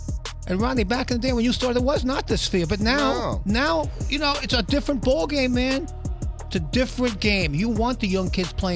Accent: Brooklyn, New York, United States; And, you know, I'm from Brooklyn. I knew growing up that all the crazy talent was on the West Coast.

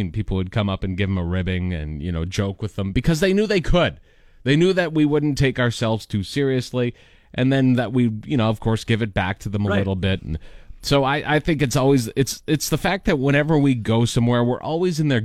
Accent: Canada; There used to be a time when I was growing up that everybody was very quiet about being Canadian.

